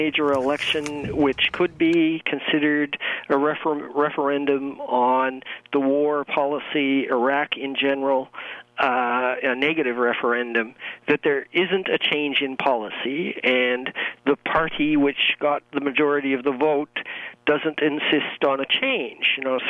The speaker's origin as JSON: {"language": "English", "country": "Australia", "said": "as an Australian and someone who comes from a country with the Westminster system"}